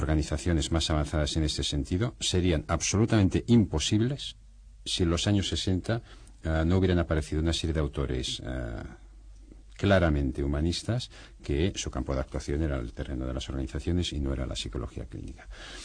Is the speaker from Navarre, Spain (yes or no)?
no; Catalonia, Spain; en Cataluña, de donde yo vengo, hay otra asociación